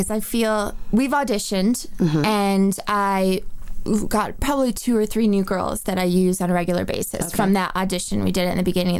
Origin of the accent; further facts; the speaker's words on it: Detroit, Michigan, United States; I am from Detroit, Michigan, and I grew up being a competition dancer.